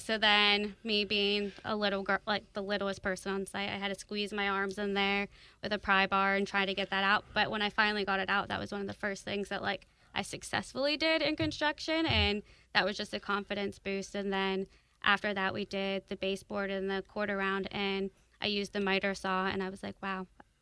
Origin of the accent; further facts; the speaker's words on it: Ohio, United States; now in Charlotte, United States; I'm from Ohio. So, yeah.